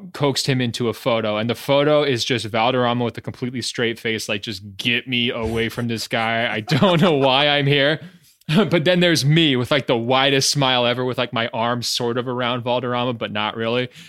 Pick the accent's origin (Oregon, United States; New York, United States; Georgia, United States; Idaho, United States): Oregon, United States; Portland; But I would say growing up in the Portland area, being influenced by, you know, athletic corporations being there, you know, whether it's Nike, Adidas, the Blazers just being kind of a fixture in the community